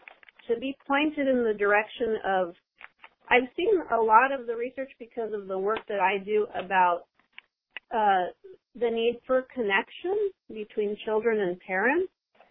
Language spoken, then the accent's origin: English; San Diego, California, United States; I am from San Diego, California.